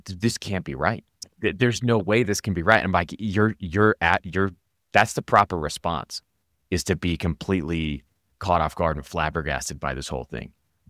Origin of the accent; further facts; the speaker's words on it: Los Angeles, California, United States; Because I'm from Los Angeles, right? The Galaxy just never felt like home to me.